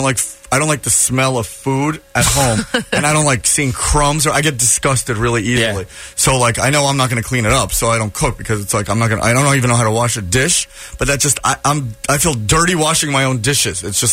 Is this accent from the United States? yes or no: yes; New Jersey, United States; but I grew up in New Jersey, like living in like we call them the garden apartments.